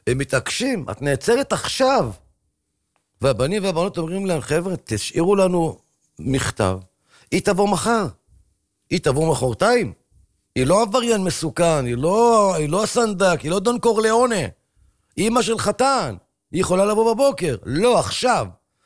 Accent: Jerusalem District, Israel; אני גדלתי בשכונה, שכונת שמואל הנביא, של פעם, לא של היום.

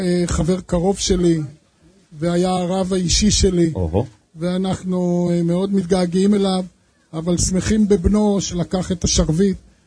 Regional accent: Haifa, Haifa District, Israel; קודם כל, אני ראש העיר הראשון שנולד בחיפה, בהיסטוריה.

